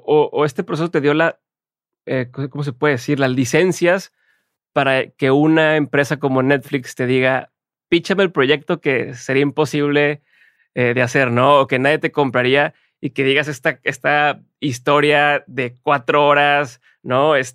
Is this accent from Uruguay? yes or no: no; Mexico; como buen mexicano, muy trabajador